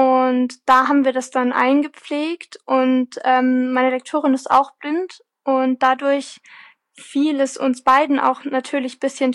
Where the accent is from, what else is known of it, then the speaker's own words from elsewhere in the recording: Freising, Bavaria, Germany; das Buch hat ja in meiner oder spielt ja in meiner Heimatstadt Freising